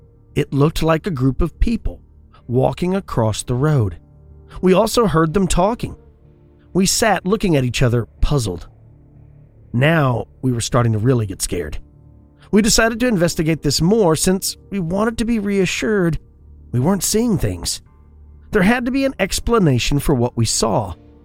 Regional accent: Texas, United States; it took place in my home state of Texas, so it immediately held my attention.

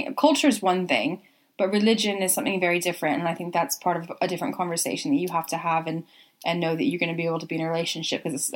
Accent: United States; okay, I grew up in America and you grew up in England, but we're both culturally very similar.

